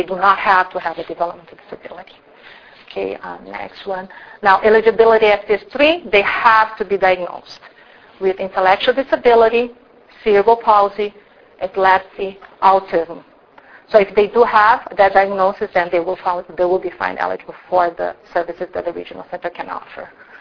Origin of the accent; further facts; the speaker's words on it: Brazil; now in United States; I was born and raised in Brazil.